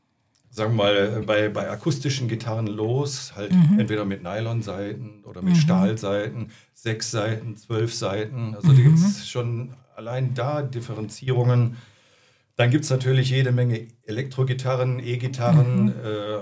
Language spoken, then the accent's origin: German; Düsseldorf, North Rhine-Westphalia, Germany; Ja, ich komme aus Düsseldorf eigentlich.